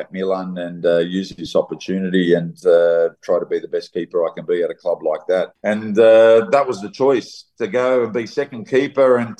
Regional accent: Mount Druitt, New South Wales, Australia; You know, like I was raised in Mount Druitt.

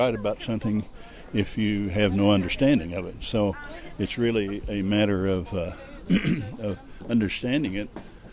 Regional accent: Dighton, Kansas, United States; I'm from Dighton, Kansas. That's about 100 miles in from Colorado.

